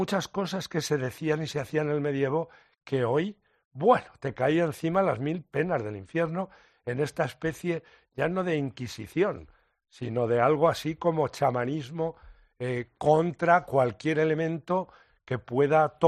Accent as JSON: {"language": "Spanish", "region": "Castilla-La Mancha", "country": "Spain", "said": "Y tú y yo, que somos de la Alcarria"}